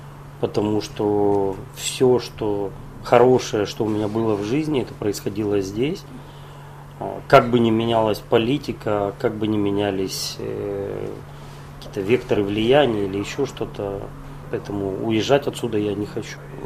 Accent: Transnistria, Moldova; я попытаюсь объяснить, что я с Приднестровья. А как, допустим, может быть, для себя, то все-таки я родился в Советском Союзе

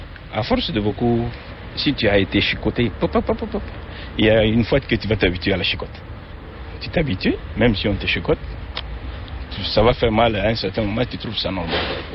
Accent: DR Congo; now in France; je suis originaire du Congo Kinshasa, donc la République démocratique du Congo.

